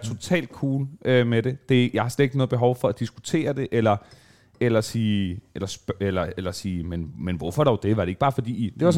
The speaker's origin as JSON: {"language": "Danish", "town": "Alling", "region": "Central Denmark Region", "country": "Denmark", "tie": "born or raised there", "said": "Det er jo så den lærte jeg tidligt hjemme i Alling."}